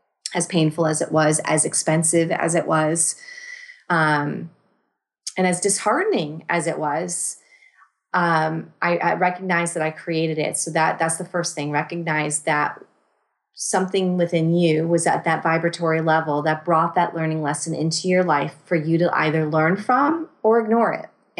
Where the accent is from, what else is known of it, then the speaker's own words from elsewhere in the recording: Connecticut, United States; moved away as an adult; I grew up in Connecticut and was raised in Connecticut my entire life until 3 years ago.